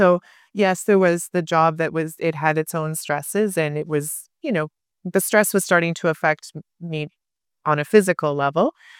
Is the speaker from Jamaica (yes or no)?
no; Toronto, Ontario, Canada; Yeah, and we are originally from Toronto, Canada.